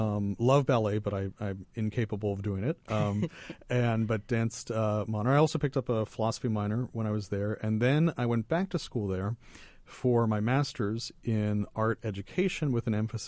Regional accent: Erie, Pennsylvania, United States; also born or lived in State College; now in Santa Barbara, United States; I grew up in Pennsylvania, so grew up kind of splitting my time between Erie and State College, where Penn State is.

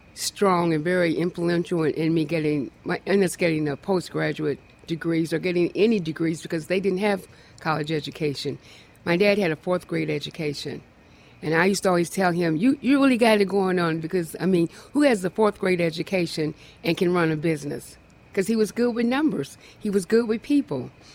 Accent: Mississippi, United States; born there; I was born in Mississippi.

